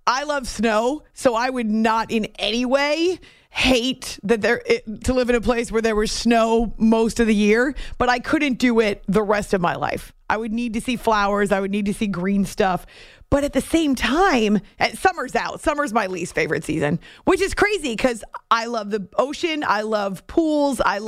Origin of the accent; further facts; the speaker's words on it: Northeast, United States; now in New Jersey, United States; I didn't grow up in the New York area, but I grew up in the Northeast. And I know that since I moved to New Jersey to work here at the network